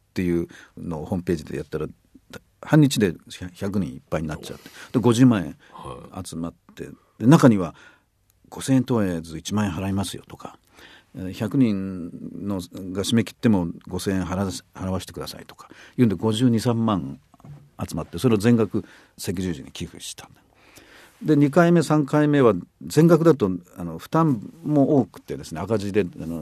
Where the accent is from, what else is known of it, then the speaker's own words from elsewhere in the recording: Tokyo, Japan; 僕は東京まで東京育ちでこの震災には会ってなくて家族が東北に住んでたわけではないんですが、